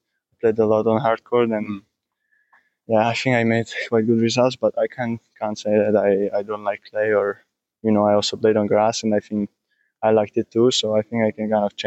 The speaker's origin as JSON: {"language": "English", "region": "Prague", "country": "Czechia", "tie": "born or raised there", "second_language": "English", "said": "So I'm based in Prague right now. That's my hometown."}